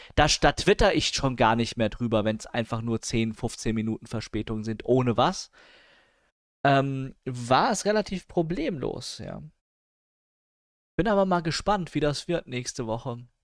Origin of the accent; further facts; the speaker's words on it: Hanau, Hesse, Germany; ich komme nicht aus ihrer Gemeinde, ich komme aus Hanau.